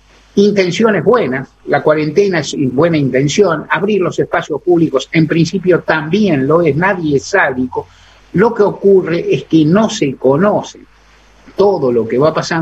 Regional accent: Argentina

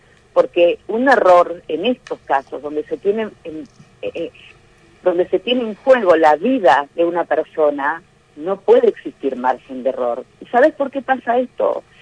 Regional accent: Villa Gesell, Buenos Aires Province, Argentina; Somos de Villa Gesell.

